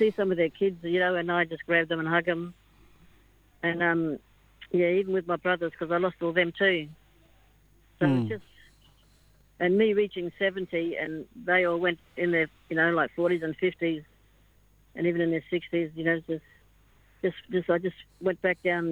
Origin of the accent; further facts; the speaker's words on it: Western Australia, Australia; my mob are the Whadjuk, Ballardong, and I've also got ancestral ties to Nala Kalabuja